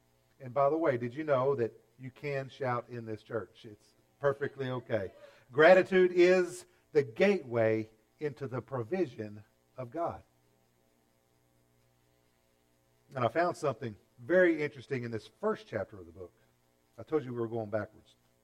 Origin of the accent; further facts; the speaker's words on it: Texas, United States; We call it manna because we're from East Texas.